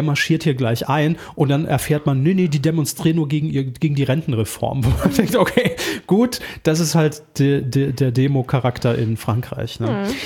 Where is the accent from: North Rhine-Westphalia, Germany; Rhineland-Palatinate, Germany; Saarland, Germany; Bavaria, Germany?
Saarland, Germany; Saarbrücken; Obwohl ich ja gebürtig aus Saarbrücken komme, wo man jetzt sagt, ist ja zumindest in der Nähe, ne?